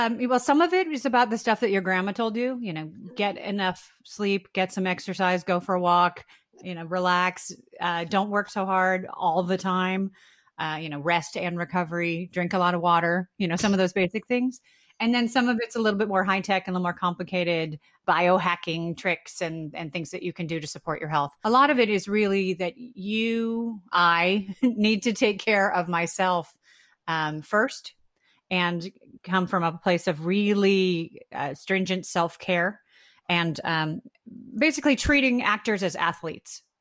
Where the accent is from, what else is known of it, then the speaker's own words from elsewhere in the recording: Chicago, Illinois, United States; Starting back at the beginning, I grew up in Chicago, Illinois, and I always wanted to be an actor.